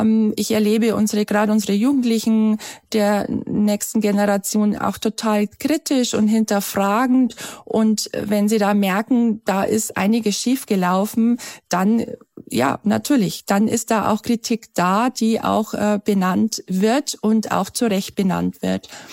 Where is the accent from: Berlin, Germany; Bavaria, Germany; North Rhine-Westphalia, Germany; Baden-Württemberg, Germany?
Bavaria, Germany; man hört es ja wahrscheinlich auch an meinem Dialekt, ich komme aus Bayern